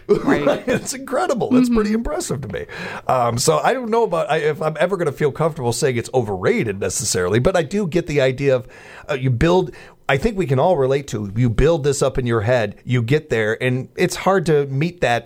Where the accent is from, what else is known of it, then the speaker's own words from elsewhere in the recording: United States; it ain't my ancestors, but it's still American history, and as an American, I want to go check that out.